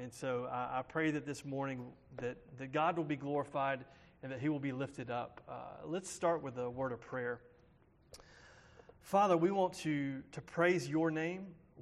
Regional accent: North Carolina, United States; moved away; This is very much my hometown. It's crazy to think, though, that it's been 18 years since I've lived in North Carolina, and that's getting close to half my life.

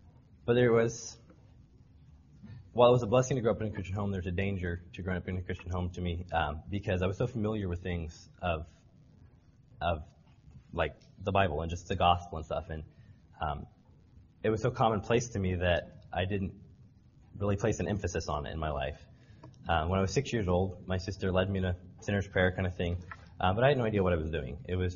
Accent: Anchorage, Alaska, United States; born there; I was born in Anchorage, Alaska in 1992, the youngest of eight kids, so I have four older brothers and three older sisters.

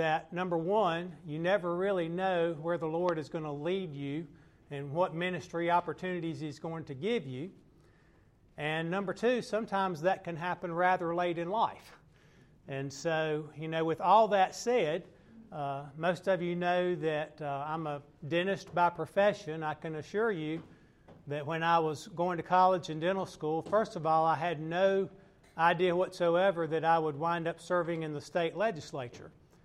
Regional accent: Reidsville, North Carolina, United States; For those of you that don't know me … from Reedsville, North Carolina.

